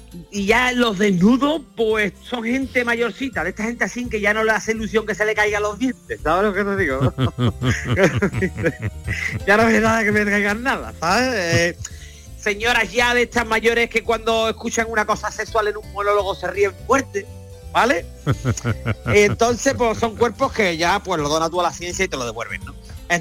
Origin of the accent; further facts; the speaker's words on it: Peru; ¡Soy peruana!